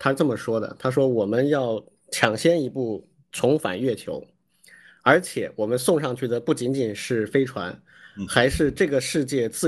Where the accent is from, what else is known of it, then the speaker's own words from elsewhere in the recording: China; 就是如果站在我一个中国人的角度，我觉得东西不太吉利。